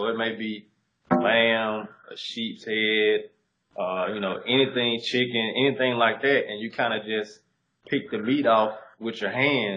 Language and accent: English; Cordelia, Georgia, United States; born there; So, I was born in Cordelia, Georgia, which is maybe 2 hours south of Atlanta. A real small country town, not a lot of opportunities.